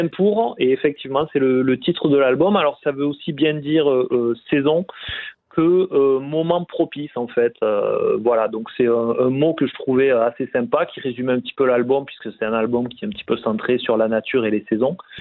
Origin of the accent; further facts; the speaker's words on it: Saint-Affrique, Occitanie, France; Saint-Afrique, donc la ville d'où on vient, et qui est une ville avec un tissu associatif assez fort, qui a fait beaucoup de concerts